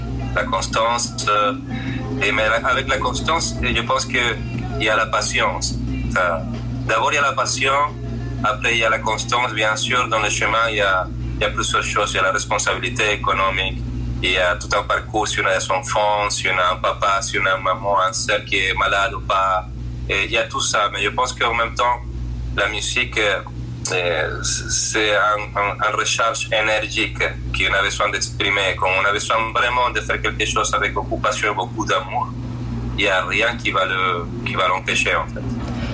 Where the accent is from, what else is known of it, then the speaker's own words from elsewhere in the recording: Maracaibo, Zulia, Venezuela; French is a second language; je suis né au Maracaibo, Venezuela. C'est une ville très très chaude de l'Amérique du Sud.